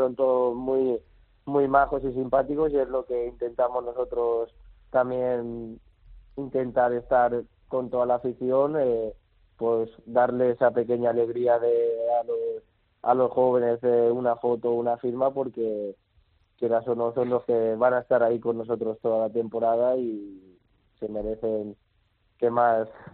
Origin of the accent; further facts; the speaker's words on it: Valencia, Valencian Community, Spain; born there; Sí, bueno, nací en Nazaret, un barrio de Valencia.